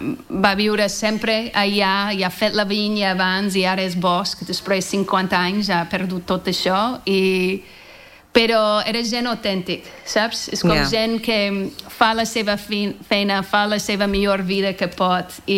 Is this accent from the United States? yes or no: yes; Oregon, United States; Catalan is a second language; moved away as an adult; also born or lived in New York; now in Spain; jo sóc de poble, sóc d'Oregon i sempre de poble i dels boscos i les muntanyes. So, després molts anys en ciutats, jo no és per mi.